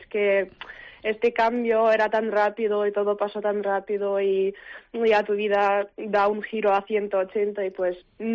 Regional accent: Kyiv, Ukraine; now in Spain; siguen bombardeándolo con drones porque somos de Kiev y como es capital

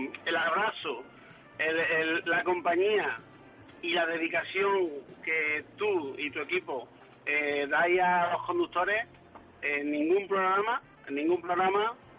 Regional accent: Córdoba, Andalusia, Spain; De Córdoba.

